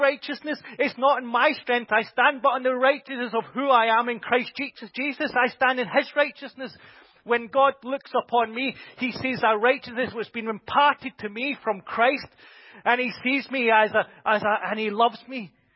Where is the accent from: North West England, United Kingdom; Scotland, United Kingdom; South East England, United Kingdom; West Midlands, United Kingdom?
Scotland, United Kingdom; I'm a Scotsman, I know what it's like to wear a kilt